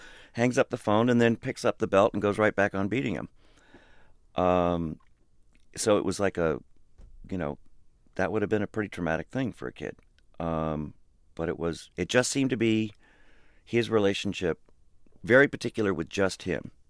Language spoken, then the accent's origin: English; Los Angeles, California, United States; also born or lived in New York; I grew up in Los Angeles and in New York, and we ended up in the entertainment business.